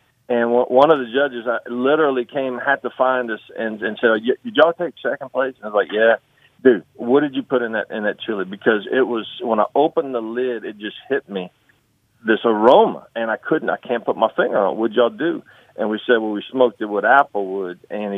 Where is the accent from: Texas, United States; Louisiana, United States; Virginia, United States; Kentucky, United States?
Louisiana, United States; growing up in Cajun country, my grandfather was a Cajun.